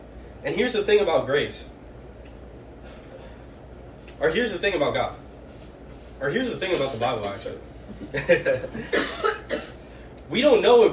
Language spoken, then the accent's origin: English; Florida, United States; I'm from Florida, so, like, we got gator here. I've had gator.